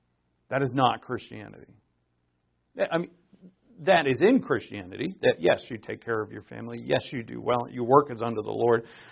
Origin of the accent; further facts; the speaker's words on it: Newport, Rhode Island, United States; I grew up in Rhode Island, in Newport, Rhode Island, if you ever heard of.